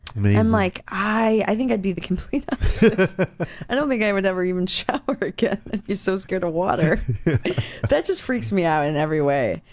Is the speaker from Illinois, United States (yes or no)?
yes; Schaumburg, Illinois, United States; I grew up in Schaumburg